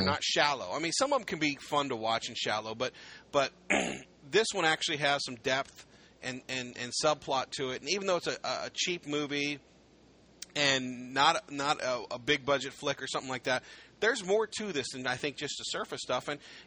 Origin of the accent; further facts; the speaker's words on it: Ohio, United States; I'm from Ohio. I'm actually about 25 minutes, 30 minutes away from Akron.